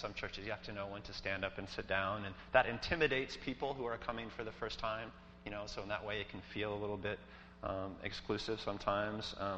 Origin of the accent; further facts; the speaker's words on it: United States; So I go and I visit Cuba from time to time, and because I'm an American, occasionally Cubans will want to talk policy to me.